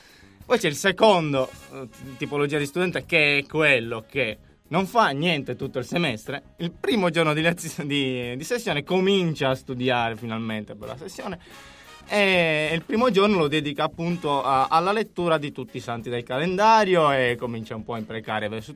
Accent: Sardinia, Italy; io non ce la faccio a dirlo con una N, sono sardo, lo dico con due N.

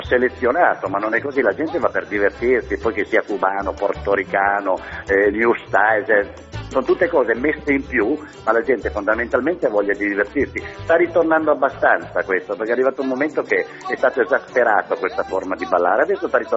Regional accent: Turin, Piedmont, Italy; born there; Sono trapiantato, sì, io sono nato a Torino, però ho girato un pochettino l'Italia, il mondo e tutto, e adesso sono 15 anni ufficialmente che sono qui, in questo ambiente latino

